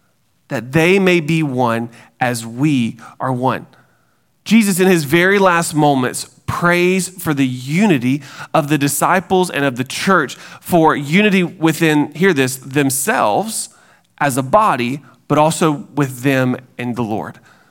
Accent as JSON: {"language": "English", "region": "Georgia", "country": "United States", "said": "I'm from South Georgia originally, 6 miles from the Georgia line, 7 miles from the Alabama line. And so that means you've never heard of it."}